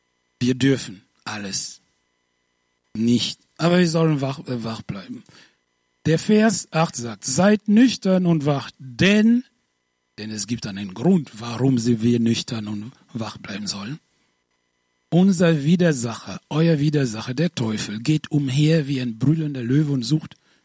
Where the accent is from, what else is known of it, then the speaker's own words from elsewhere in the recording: Côte d’Ivoire; Ich war, als ich in der 4. Klasse war, in meiner Heimat, in der Elfenbeinküste